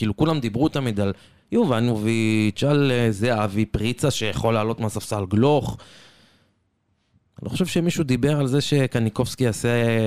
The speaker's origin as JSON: {"language": "Hebrew", "town": "Petah Tikva", "region": "Central District", "country": "Israel", "said": "אני מפתח תקווה"}